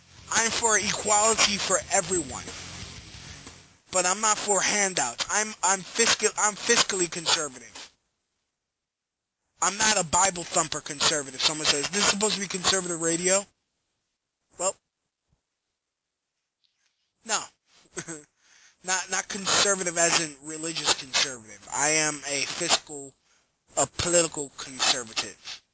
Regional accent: Brooklyn, New York, United States; You know what, dude? I'm from Brooklyn. I've gotten my ass kicked before.

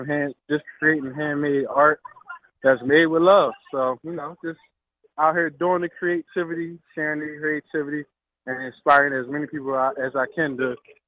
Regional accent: Philadelphia, Pennsylvania, United States; Okay, well, born and raised in Philadelphia.

